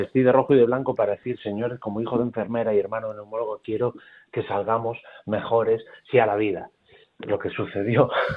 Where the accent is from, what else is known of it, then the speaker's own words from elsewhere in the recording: Galicia, Spain; now in Madrid, Spain; He de volver a Galicia cuando sea, porque soy exactamente eso, ¿no? A mucha honra. Yo soy de aldea a mucha honra.